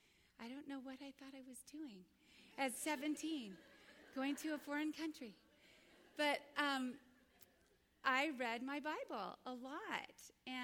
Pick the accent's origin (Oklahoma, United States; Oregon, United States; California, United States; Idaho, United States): Idaho, United States; Boise; And in my high school years, a wonderful young couple moved to my hometown of Boise, Idaho.